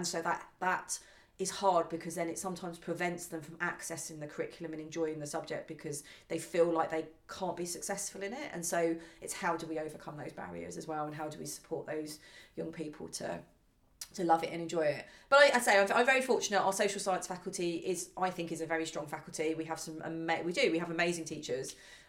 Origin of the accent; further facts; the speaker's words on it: Hastings, South East England, United Kingdom; also born or lived in Bath; I grew up in Hastings, which I was born in Bath, but grew up in Hastings, and Hastings is just everywhere you look, there's history, everything about it.